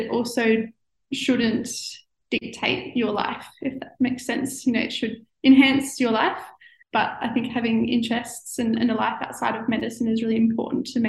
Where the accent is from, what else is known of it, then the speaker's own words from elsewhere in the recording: Victoria, Australia; So growing up in Gippsland, like, my family hosted a few of these medical students